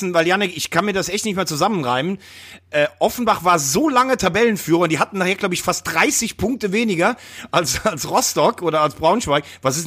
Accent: Chile; German is a second language; das widme ich natürlich den Bergleuten in meinem Heimatland Chile

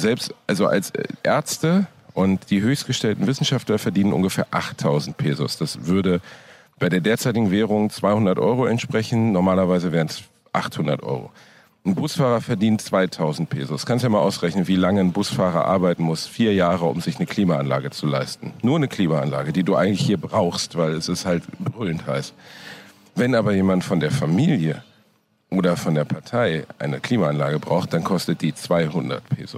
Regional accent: Germany; Ich bin kurz runtergegangen, aber als Deutscher bist du da halt völlig.

